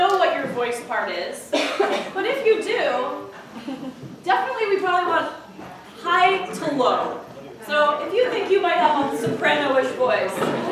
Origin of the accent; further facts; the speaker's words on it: Chicago, Illinois, United States; I grew up singing